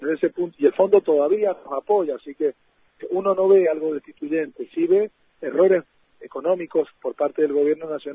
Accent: Argentina

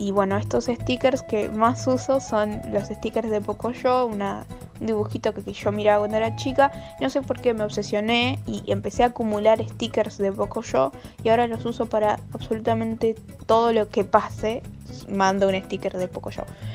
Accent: Viedma, Río Negro, Argentina; soy de Viedma, Río Negro.

